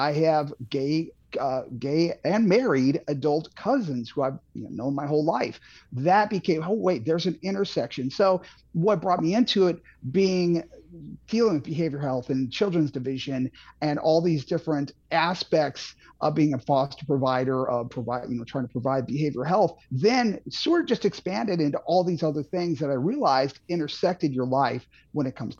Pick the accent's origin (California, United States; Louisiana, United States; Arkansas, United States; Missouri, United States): Missouri, United States; St. Charles; remind me a lot of what it was like growing up in St. Charles before we had all the casino money and all the development that turned St. Charles into something else.